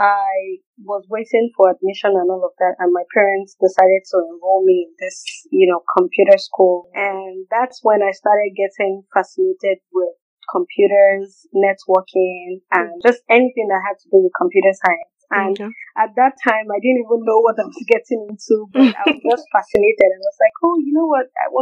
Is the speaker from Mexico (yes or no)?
no; Lagos, Nigeria; I am from Osun State in Nigeria. Grew up in Lagos and went to school in Lagos for my secondary school, Model College, Bokuta.